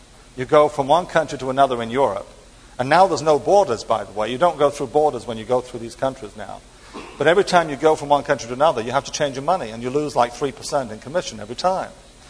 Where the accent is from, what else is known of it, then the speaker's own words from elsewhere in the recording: East of England, United Kingdom; everybody on the bus was from the eastern part of England where I come from.